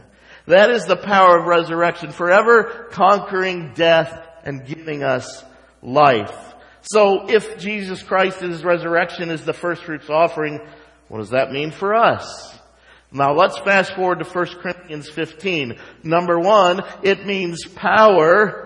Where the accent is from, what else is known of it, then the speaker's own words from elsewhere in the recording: West Virginia, United States; someone talking about my home state, why in the world they find out the New River Bridge